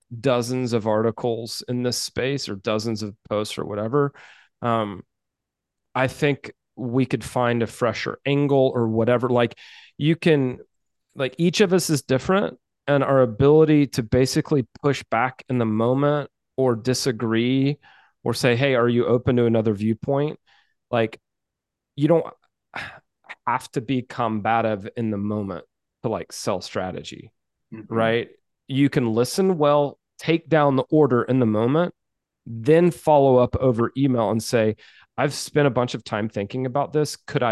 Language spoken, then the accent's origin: English; the South, United States; I grew up in the South, and it's true that Southerners are sometimes like polite to a fault